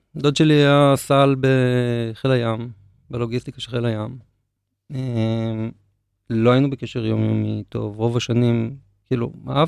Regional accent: Haifa, Haifa District, Israel; also born or lived in Africa; אני מחיפה.

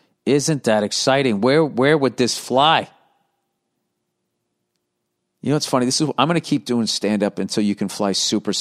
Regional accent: California, United States; My fiance and I are both from California, just in case you think we are from the Bible Belt region.

